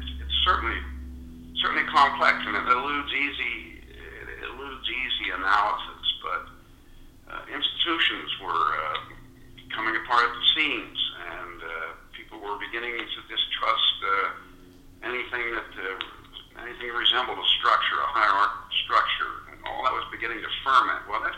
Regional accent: Altoona, Pennsylvania, United States; born there; I was born in Altoona, Pennsylvania.

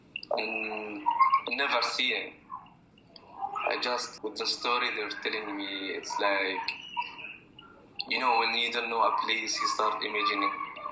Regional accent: Aida refugee camp, West Bank, Palestine; my grandparents come from after 1948. And I was born and growing up in Aida refugee camp. And I still live in this camp with my family until today.

